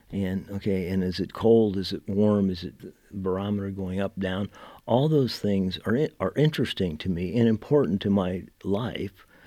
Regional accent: Ohio, United States; I grew up in Ohio.

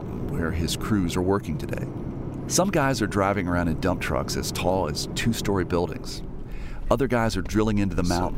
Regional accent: Charleston, West Virginia, United States; I didn't think about it much when I was growing up in Charleston. I was a city kid. My dad was a lawyer.

